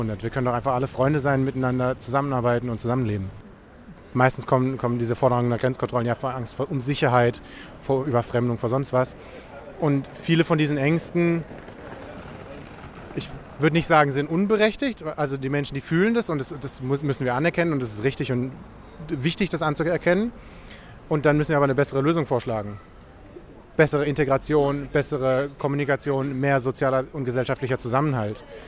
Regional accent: Germany; also born or lived in France; ich bin Deutscher, ich bin Franzose und ich fühle mich als 100% Europäer.

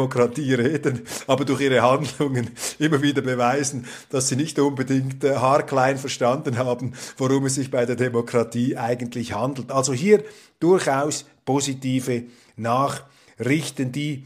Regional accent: Switzerland; dann wurde mir das als Schweizer Exotenbonus ausgelegt.

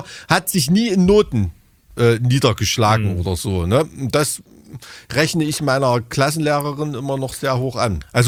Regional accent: Blankenhain, Thuringia, Germany; kommen in meine Heimat Blankenhain ins Trainingslager

